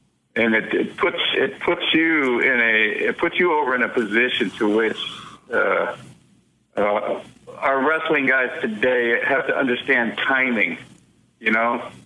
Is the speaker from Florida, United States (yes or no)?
yes; St. Petersburg, Florida, United States; Well, actually, no, but I grew up in St. Pete. Went to schools here.